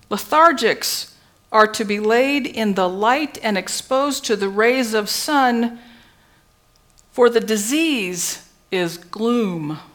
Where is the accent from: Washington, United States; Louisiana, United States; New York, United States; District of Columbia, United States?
Washington, United States; Seattle; Growing up in Seattle, you become familiar with gloom.